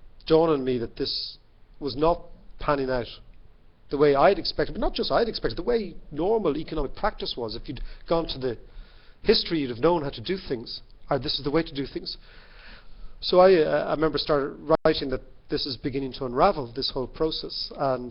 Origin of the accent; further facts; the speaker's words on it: Ireland; And that is something that, as an Irish person, an Irish man, whatever you, citizen, it's something that is a disaster for us.